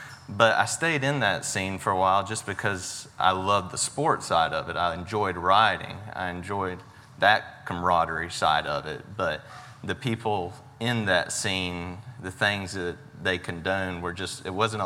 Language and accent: English; North Carolina, United States; My background starts as a good old boy Christian. I was raised in Eastern North Carolina, where church on Sunday was a part of the culture.